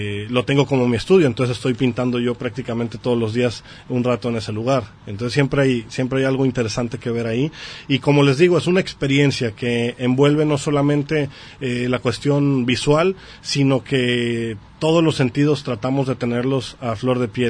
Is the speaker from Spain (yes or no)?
no; Mexico; soy orgullosamente mexicano, que también tengo raíces de las diferentes culturas ancestrales